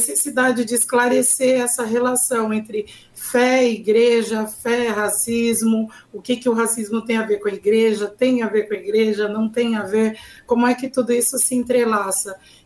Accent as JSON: {"language": "Portuguese", "region": "Bahia", "country": "Brazil", "said": "Eu sou uma mulher, sou baiana, sou matemática, sou engenheira eletrônica, sou uma filha amada de Deus, né?"}